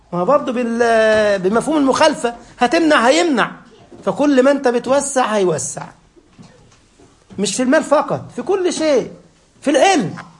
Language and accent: Arabic; Egypt; والله عندنا في مصر واحد عملها كده